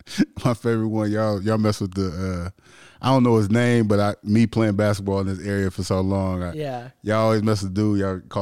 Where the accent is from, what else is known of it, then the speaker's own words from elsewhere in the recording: Alton, Illinois, United States; because I'm from Alton, Illinois, even though it's literally five minutes from St. Louis.